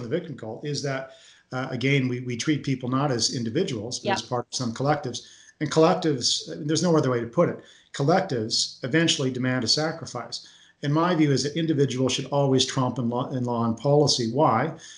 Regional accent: Kelowna, British Columbia, Canada; I grew up in Kelowna.

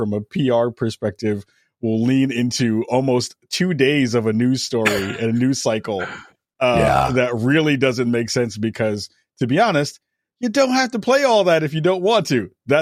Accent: New York, United States; I am not even a Cowboy hater, but as a New Yorker, that just brings me joy

